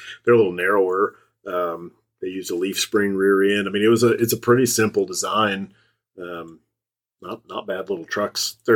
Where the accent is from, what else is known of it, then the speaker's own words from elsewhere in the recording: Kansas City, United States; And I saw a few whenever I grew up in Kansas City.